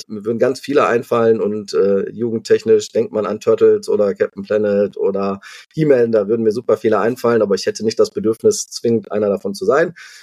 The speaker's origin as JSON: {"language": "German", "town": "Wuppertal", "region": "North Rhine-Westphalia", "country": "Germany", "tie": "born or raised there", "also_born_or_lived": "Wülfrath / Ratingen", "said": "letztlich bin ich im Bergischen Land bei Wuppertal aufgewachsen, dann im Kreise Mettmann, in so einer Kleinstadt Wülfrath, später in Rating, das kennt vielleicht noch der eine oder andere, da ist der Flughafen Düsseldorf, im Düsseldorfer Umland"}